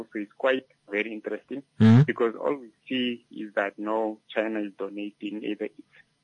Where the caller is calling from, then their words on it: Oshakati, Oshana, Namibia; I'm calling from Ushakati.